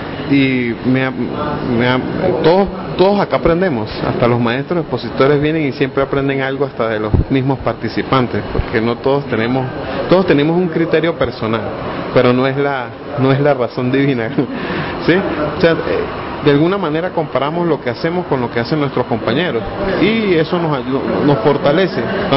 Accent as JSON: {"language": "Spanish", "country": "Venezuela", "tie": "born or raised there", "said": "En mi país yo tocaba el fagot. Y desde los 8 años estaba en el sistema de orquestas en Venezuela"}